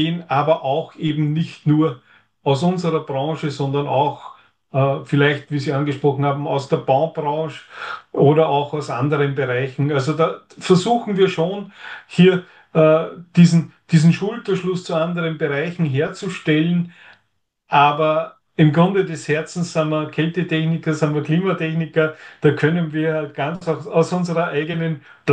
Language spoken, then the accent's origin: German; Austria; muss man als Österreicher auch Skifahren gehen